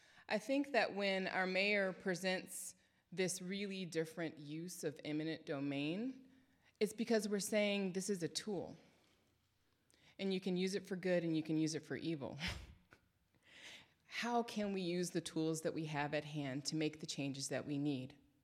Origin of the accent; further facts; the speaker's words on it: Richmond, United States; you know, I'm from Richmond.